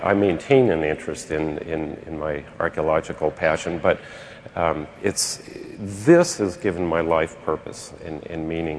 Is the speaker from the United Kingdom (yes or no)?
no; Guatemala; I grew up in Guatemala among the Maya people.